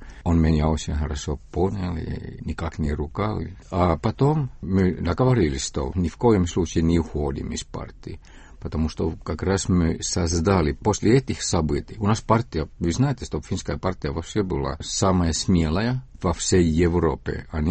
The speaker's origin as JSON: {"language": "Russian", "country": "Estonia", "said": "И, ну, может быть, они помнят, что я эстонец."}